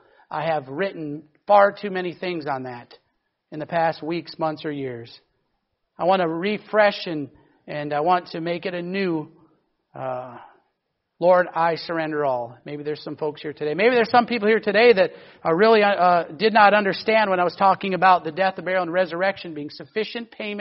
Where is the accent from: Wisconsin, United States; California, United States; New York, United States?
Wisconsin, United States; I'm from Wisconsin. I got blood. I don't got blood. I got milk.